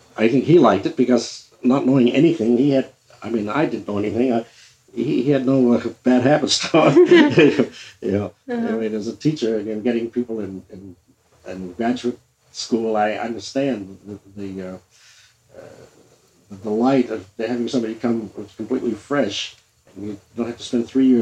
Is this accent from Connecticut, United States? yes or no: no; Pittsburgh, Pennsylvania, United States; I come from Pittsburgh, where I was born, where I went to school for the first year and a half or 2 years of college.